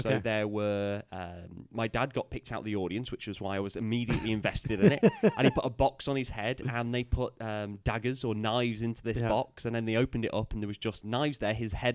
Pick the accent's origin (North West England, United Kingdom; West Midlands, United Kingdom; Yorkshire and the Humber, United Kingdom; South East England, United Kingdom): North West England, United Kingdom; Manchester; Yeah, so I'm from Manchester originally. I live just outside of Manchester now.